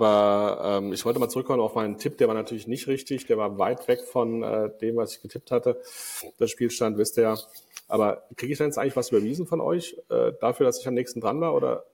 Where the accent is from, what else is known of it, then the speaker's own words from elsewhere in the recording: Frankfurt, Hesse, Germany; Als Frankfurter, ja